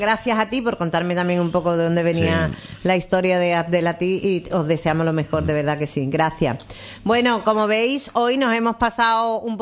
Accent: Lebrija, Andalusia, Spain; born there; yo nací en Lebrija

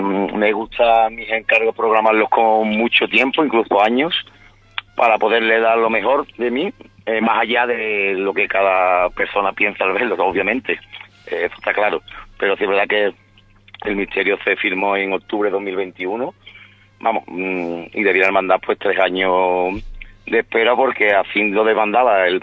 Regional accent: Morón de la Frontera, Andalusia, Spain; como bien has dicho, soy sevillano, de Morón de la Frontera. Nací en el Hospital Virgen Macarena el 3 de junio del 78. Macareno también, de cepa

